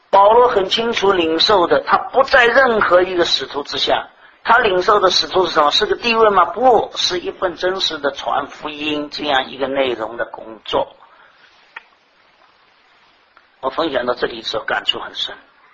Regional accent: Shanghai, China; 就像我们上海人讲的空心大老官，是不是啊？

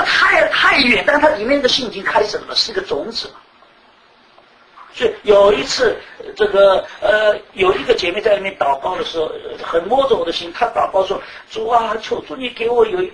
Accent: China; 我们中国人最熟悉的是什么？

